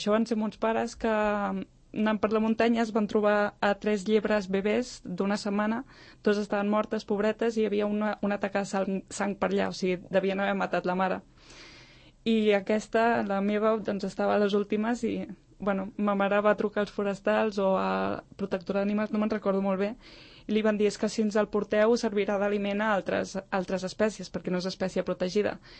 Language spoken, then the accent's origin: Catalan; Lumbreras de Cameros, La Rioja, Spain; Però generalment ho faig molt a La Rioja, al meu poble, que es diu Lumbreras de Cameros.